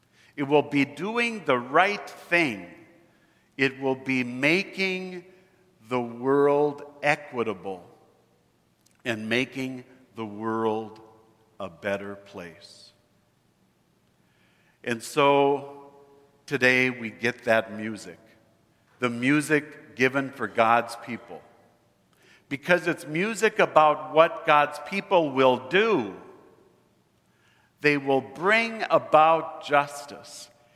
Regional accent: Williston, North Dakota, United States; also born or lived in Minot; When I was growing up in Williston and Minot, I always listened to KFYR.

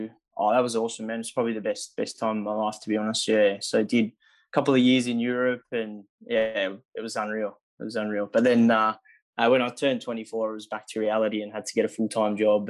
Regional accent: Melbourne, Victoria, Australia; I'm 32. I was born in Melbourne. I've lived in Melbourne my whole life.

